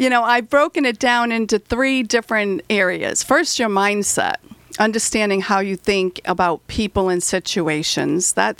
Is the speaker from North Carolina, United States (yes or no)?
no; Rhode Island, United States; And I come from Rhode Island, where the loud Italians and the crazy Irish people live.